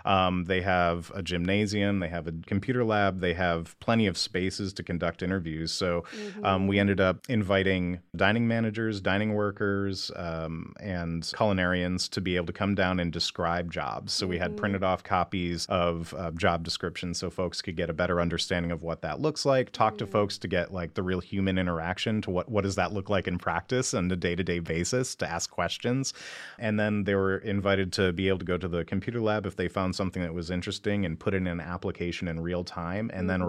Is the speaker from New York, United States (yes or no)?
yes; Dryden, New York, United States; I grew up in Dryden, which is a town very close to Ithaca, New York.